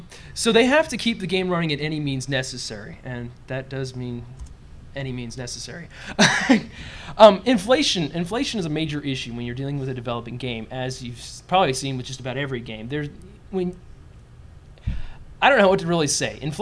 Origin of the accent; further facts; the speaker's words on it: Montgomery, Alabama, United States; I'm from Montgomery, Alabama.